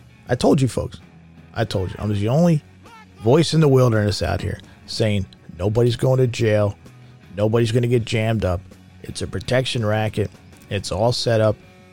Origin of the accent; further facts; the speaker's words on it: Philadelphia, Pennsylvania, United States; but I'm from Philadelphia. You're used to the crowd turning on you.